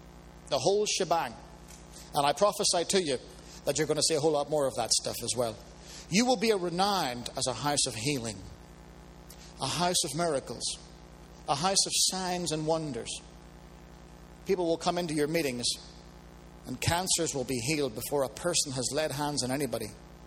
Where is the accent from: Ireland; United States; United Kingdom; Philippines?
Ireland; When I was a kid growing up in Ireland